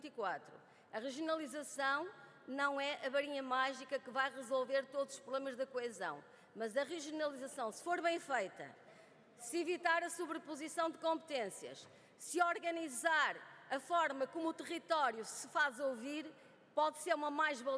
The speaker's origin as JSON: {"language": "Portuguese", "region": "Trás-os-Montes", "country": "Portugal", "said": "eu próprio sou do Norte, mas eu também, como transmontana"}